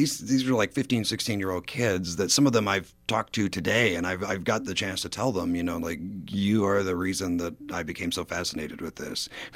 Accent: Mount Vernon, Indiana, United States; I grew up in Mount Vernon, Indiana, right here. So I've been kind of different places. I've mostly stayed in Indiana. I did try California for a bit

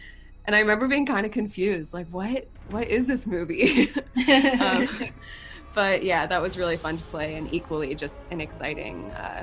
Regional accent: Los Angeles, California, United States; Yeah, I mean, so I'm from Los Angeles, and that's kind of the world I got brought into.

